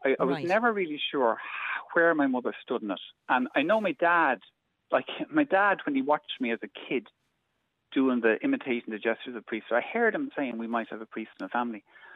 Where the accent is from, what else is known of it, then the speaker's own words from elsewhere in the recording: Donnycarney, Leinster, Ireland; I was in the living room at home in Dunnycarney. I grew up in Belton Park Avenue in Dunnycarney.